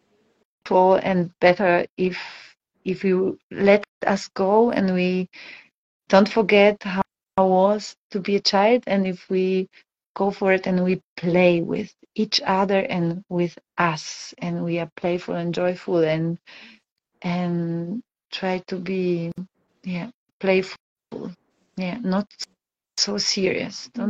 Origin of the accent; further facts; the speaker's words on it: Poland; English is a second language; I'm from Poland, so I know what I'm talking about.